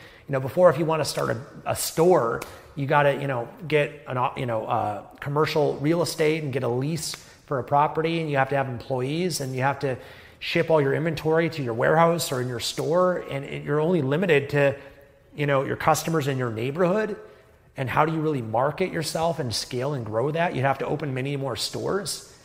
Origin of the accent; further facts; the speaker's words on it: Canada; born there; I was born in Canada, a first world developed country